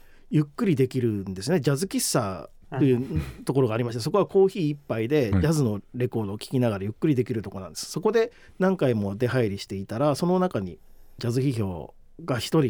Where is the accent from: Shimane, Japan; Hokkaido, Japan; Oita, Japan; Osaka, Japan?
Hokkaido, Japan; Asahikawa; まず僕の出身地が北海道の旭川というところで、いわゆる … さんが出身のところでして